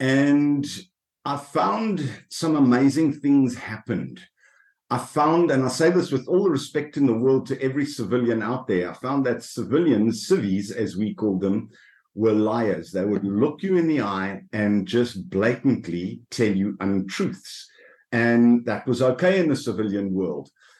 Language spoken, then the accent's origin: English; Johannesburg, Gauteng, South Africa; So I'm born in South Africa, born and bred in Johannesburg, grew up there, went to university in Grahamstown.